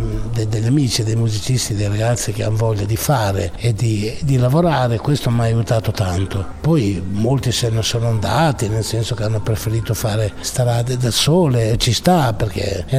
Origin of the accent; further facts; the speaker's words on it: Novellara, Emilia-Romagna, Italy; Sono stati al mio paese una decina di giorni, chiaramente, perché per respirare l'aria di Novellara